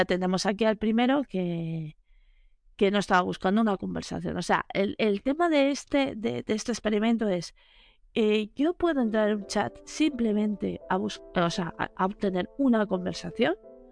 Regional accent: Valencia, Valencian Community, Spain; yo soy de Valencia

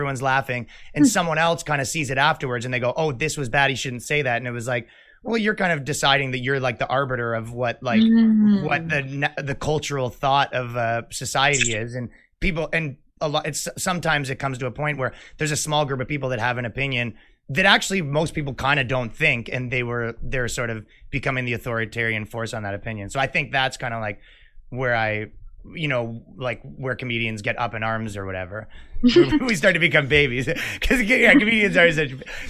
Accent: Canada; I come from Canada, right?

